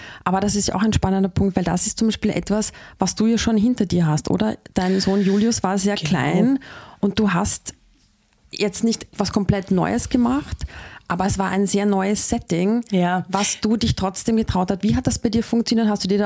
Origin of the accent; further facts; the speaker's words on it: Vienna, Austria; mehr in Wien zu sein, mehr in meiner Heimatstadt zu sein